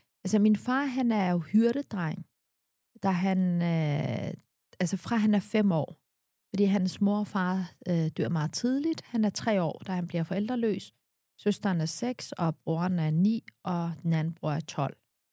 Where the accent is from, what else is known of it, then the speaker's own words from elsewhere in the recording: Copenhagen, Capital Region, Denmark; Så jeg kommer jo fra Vesterbro. Mm. Og kommer fra en ufaglært hjem.